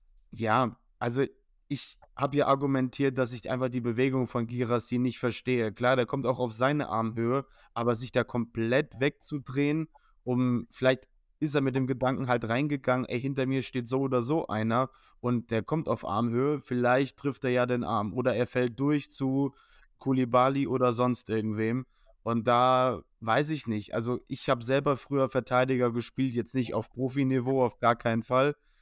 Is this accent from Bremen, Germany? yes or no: yes; Bremen, Germany; Ich als Bremer spreche da aus Erfahrung